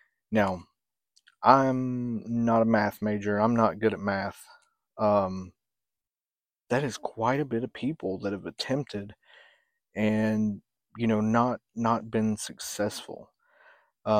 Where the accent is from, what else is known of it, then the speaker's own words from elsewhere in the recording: Tennessee, United States; I'm from Tennessee, so it's kind of crazy to see that it's well above average.